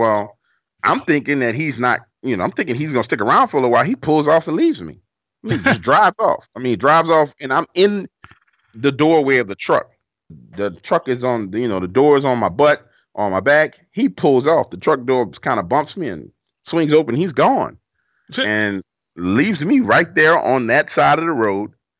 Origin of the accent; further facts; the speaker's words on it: New Orleans, Louisiana, United States; growing up in New Orleans, where you see people shooting at people and things going crazy like